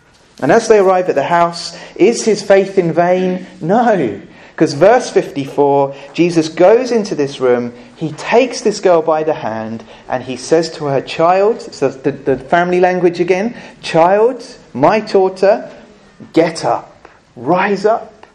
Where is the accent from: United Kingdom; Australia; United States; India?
United Kingdom; England; Sounds very arrogant. We're very English sometimes, aren't we?